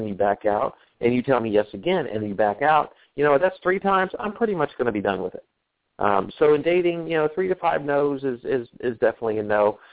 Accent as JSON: {"language": "English", "region": "East Coast", "country": "United States", "said": "I'm from the East Coast"}